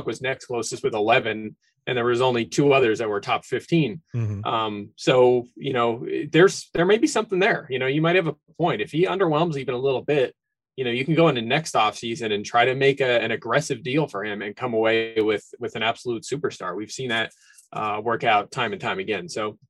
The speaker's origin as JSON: {"language": "English", "town": "Philadelphia", "region": "Pennsylvania", "country": "United States", "tie": "born or raised there", "said": "I grew up in the Philly area. So obviously this one's a little close to my heart growing up at the Vet"}